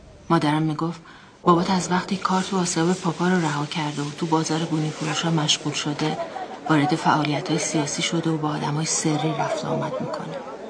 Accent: Basra, Basra Governorate, Iraq; از روستای کردنشین زرین آباد دهلوران به بصره مهاجرت کرده بودم. من و 4 تا از خواهر و برادرم در بصره به دنیا اومدیم.

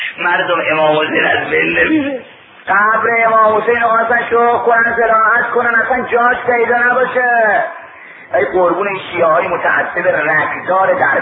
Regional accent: Mashhad, Razavi Khorasan, Iran; گفتم من اصلا مال مشهده گفت اینجا زوارید گفتم نه مجاورم اومدم درس بخونم

